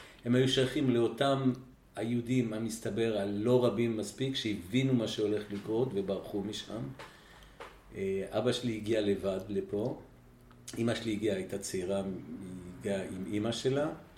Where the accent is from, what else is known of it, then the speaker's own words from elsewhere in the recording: France; first language German; Hebrew is a second language; אני אחרון, אח השלישי, אז נולדתי בצרפת וגדלנו בבית.